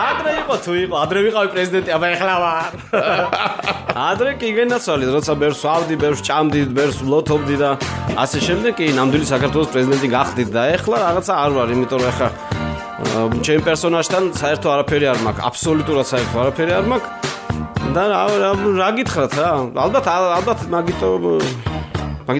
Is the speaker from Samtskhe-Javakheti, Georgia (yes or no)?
yes; Akhaltsikhe, Samtskhe-Javakheti, Georgia; მთელი ახალციხე მზდიდა და ასე მიზდები და მოვდივარ და მოვდივარ.